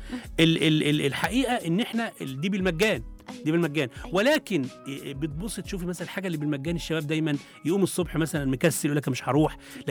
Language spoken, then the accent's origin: Arabic; Egypt; إحنا عندنا في مصر البطالة طبعا تراجعت من 13% عام 2014 لأقل من 7% الآن